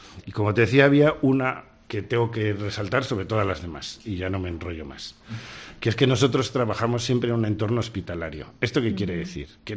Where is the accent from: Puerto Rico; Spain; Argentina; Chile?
Spain; Pero es que somos españoles.